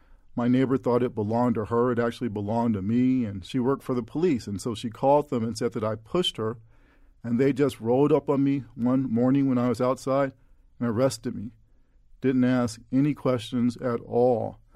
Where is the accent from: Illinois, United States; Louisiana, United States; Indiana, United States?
Illinois, United States; Chicago; growing up in Chicago as a young black man, I had so many unpleasant experiences with the cops